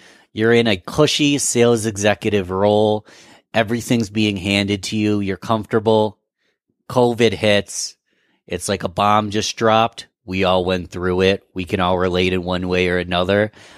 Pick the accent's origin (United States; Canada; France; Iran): United States; Rochester, New York; I'm from Rochester, New York, a small city.